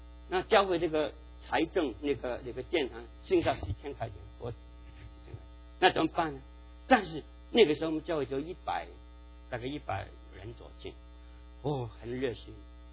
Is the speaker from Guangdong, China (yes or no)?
yes; Guangdong, China; accent: Cantonese; 讲到钱的伤感情嘛，我们广东话说。